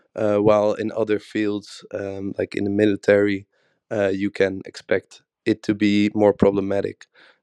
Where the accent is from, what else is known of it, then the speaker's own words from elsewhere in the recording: Schiedam, South Holland, Netherlands; English is a second language; I'm from Schiedam.